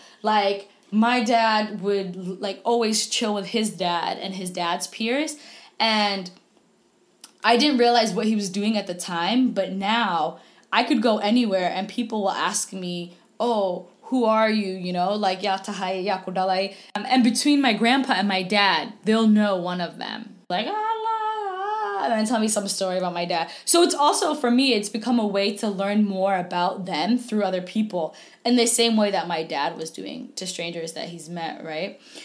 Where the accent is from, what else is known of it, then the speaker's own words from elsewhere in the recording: United States; I was born in America, July 1990, and I was the first child of my family born in America, outside of the continent, and born, period.